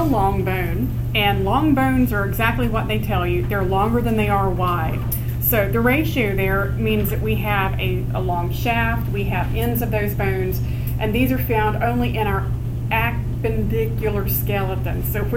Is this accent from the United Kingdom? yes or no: no; North Carolina, United States; I'm from North Carolina, so I'm a Tar Heel.